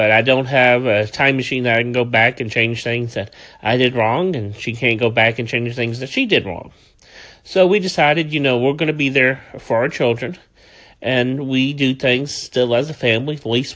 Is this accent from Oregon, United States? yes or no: no; Atlanta, Georgia, United States; I'm from Atlanta.